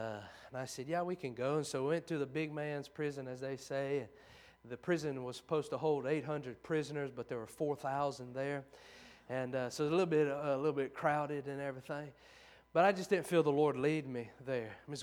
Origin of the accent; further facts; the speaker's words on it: Oak Grove, Louisiana, United States; It's good to be here at Oak Grove Baptist. I'm from Oak Grove, Louisiana, so ain't nothing like it.